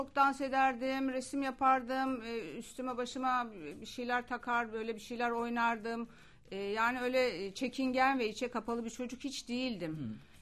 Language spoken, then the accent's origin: Turkish; Istanbul, Turkey; also born or lived in Ankara; Ben 1,5 yaşındayken İstanbul'a. Aslında ailem İstanbul'da, o geçici bir dönem Ankara'da kalmışlar. Ben de orada doğmuşum. Onlar İstanbul'a geldiklerinde ben 1,5 yıl kadar, yani 3 yaşına kadar Ankara'da başka akrabaların yanında kalmışım.